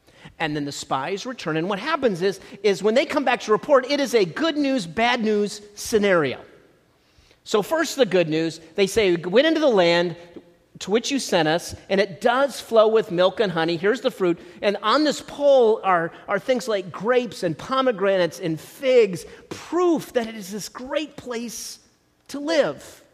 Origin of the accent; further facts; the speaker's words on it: Midwest, United States; I'm from the Midwest, I say pop, I don't say soda